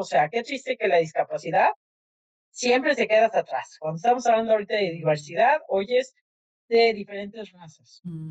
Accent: Mexico; born there; aquellos que vivimos acá, sobre todo los que nacimos en México, por ser ya tantos los que somos de México

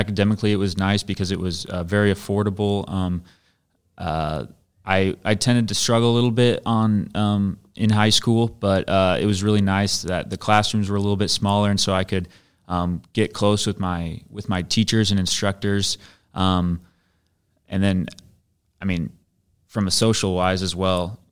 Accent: Cody, Nebraska, United States; also born or lived in Shelton; So I grew up in the Sand Hills of Nebraska in a little tiny town called Cody, Nebraska. It's clear up by Valentine, about 6 miles from the South Dakota border.

